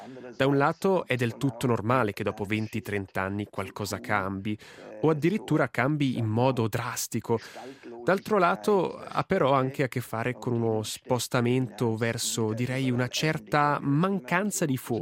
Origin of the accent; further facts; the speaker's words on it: Zurich, Switzerland; Sono cresciuto a Zurigo, ho fatto qui le scuole e il liceo, ho studiato a Zurigo e ho iniziato a lavorare a Zurigo.